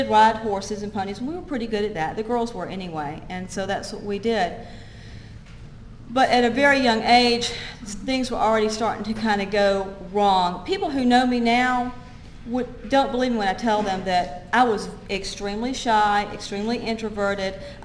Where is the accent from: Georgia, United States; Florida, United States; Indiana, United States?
Georgia, United States; Atlanta; also born or lived in Carrollton; We lived in the city. I grew up in Atlanta, went to Lovett School for elementary school